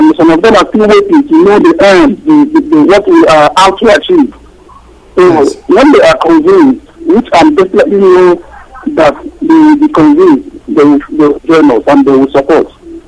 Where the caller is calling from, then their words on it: China; We are all listening from China.